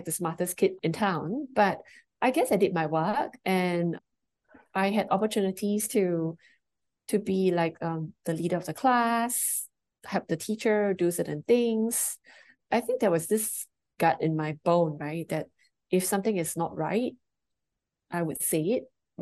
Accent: Singapore; I'm a Singaporean of Chinese descent, so I lived all my life in Singapore, had the opportunity to have some exchange programs overseas in New Zealand, but well, by and large, I've been here and average family

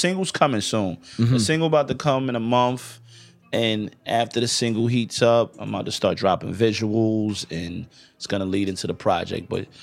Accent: New York, United States; I'm from New York my whole life. Right, I mean, right. I'm down here now, but I grew up in New York my whole life, 20 years, yeah.

